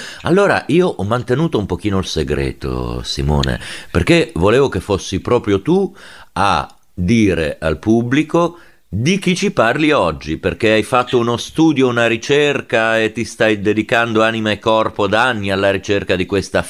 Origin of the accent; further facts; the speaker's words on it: Liguria, Italy; Vedi, quindi è nata nella mia terra.